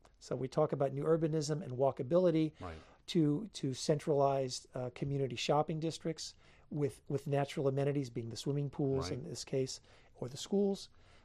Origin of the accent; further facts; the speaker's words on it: Levittown, New York, United States; slightly bigger than the house I grew up in Levittown